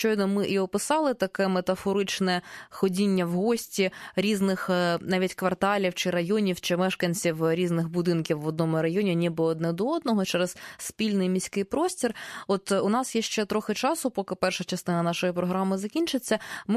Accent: Kyiv, Ukraine; ми в Києві сьогодні знаходимося, я сама як киянка

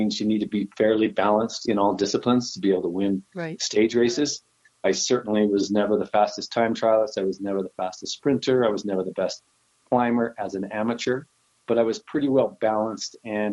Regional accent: Utah, United States; I was born and raised in Utah. I like to say now that I'm from Utah, but not of Utah. So I kind of grew up in Utah as maybe a black sheep within the herd, and maybe fought throughout my adolescence to leave the state

